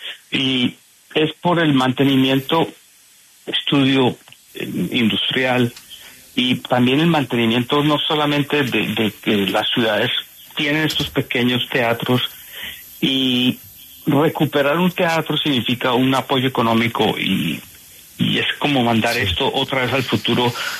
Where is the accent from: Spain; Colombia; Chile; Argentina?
Colombia; moved away as an adult; now in United States; me fui de Colombia en el 84